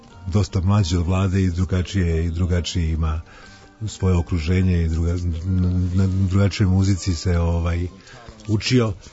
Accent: Belgrade, Serbia; došli smo iz Beograda

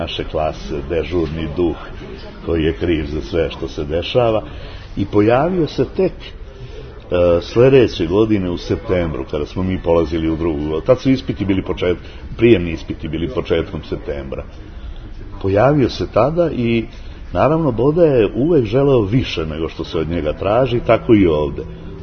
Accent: Zemun, Belgrade, Serbia; rođen sam u Zemunu i stanovao sam tu u Zemunu i kasnije na Novom Beogradu

